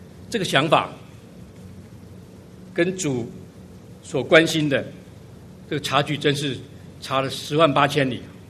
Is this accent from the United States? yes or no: no; Taiwan; 但是我们在台湾长大，我们是念酵，所以一时也很难改口。